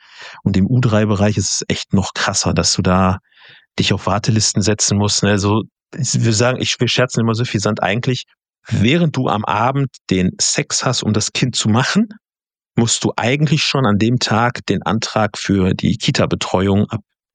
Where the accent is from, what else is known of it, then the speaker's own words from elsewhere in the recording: West Germany, Germany; Ja gut, ich komme aus dem Westen.